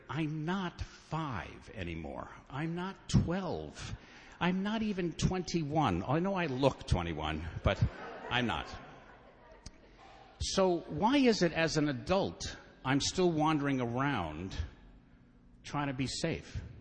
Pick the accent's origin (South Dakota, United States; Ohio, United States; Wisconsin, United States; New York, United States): New York, United States; Brooklyn; We lived in Brooklyn. I was born at St. Mary's Hospital and lived in Garfield Place.